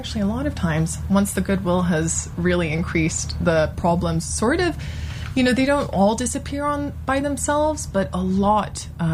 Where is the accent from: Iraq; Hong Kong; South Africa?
Hong Kong; accent: English; now in United States; Well, I'm English, but I grew up in Hong Kong.